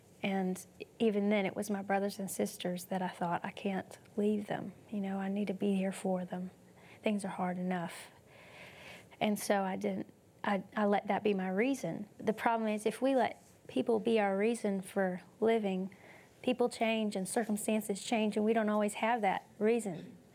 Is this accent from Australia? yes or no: no; Arlington, United States; Well, I grew up in Arlington here and with my mother, and my mother was a single mom